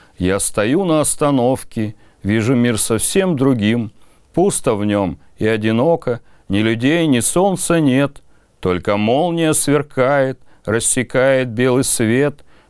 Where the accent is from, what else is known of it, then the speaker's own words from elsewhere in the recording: Omsk, Omsk Oblast, Russia; born there; Я родился в Омске в 78-м.